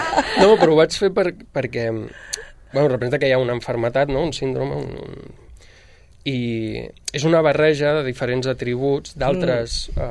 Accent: Sabadell, Catalonia, Spain; perquè sóc de Sabadell

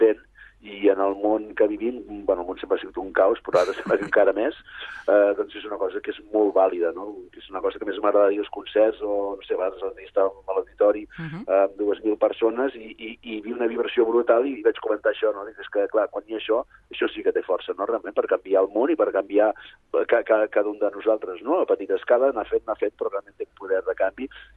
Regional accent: Manresa, Catalonia, Spain; soc de Manresa, soc blanc, no soc negre, no soc massa religiós

